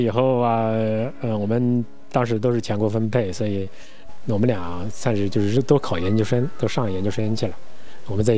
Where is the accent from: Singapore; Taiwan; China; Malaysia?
China; Hubei; 我是很典型的南方人，我是湖北人